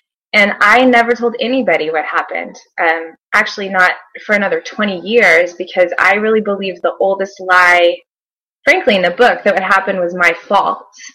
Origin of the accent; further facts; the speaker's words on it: Oklahoma City, Oklahoma, United States; but I grew up in Oklahoma City. In a small town there, had a great family, mom, dad, and a little sister.